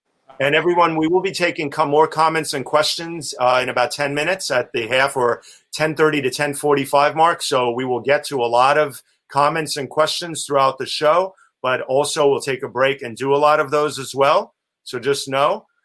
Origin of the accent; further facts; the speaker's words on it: New York City, New York, United States; now in Upstate New York, United States; I grew up in Greenwich Village and living in the village for many, many years before moving upstate here, up north.